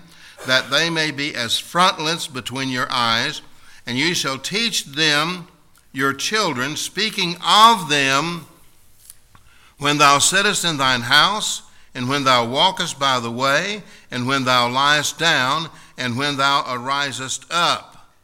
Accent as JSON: {"language": "English", "region": "Kentucky", "country": "United States", "tie": "born or raised there", "said": "Now, that's the way I grew up down in Kentucky. My daddy never did tell us twice to do anything."}